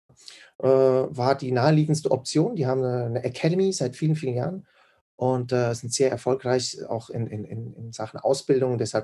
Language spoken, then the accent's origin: German; Switzerland; wie du schon gesagt hast. Ich komme aus der Schweiz. Ich bin Deutsch-Schweizer, also sowohl Deutsch als auch Schweizer. Mein Papa ist von Deutschland in die Schweiz gezogen wegen der Liebe.